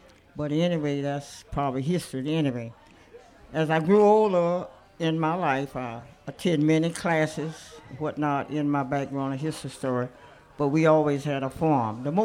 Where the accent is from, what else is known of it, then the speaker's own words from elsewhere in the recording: Plant City, Florida, United States; born there; I'm a Baptist. I was born in Beesville, Florida. They call it Plant City, some years ago.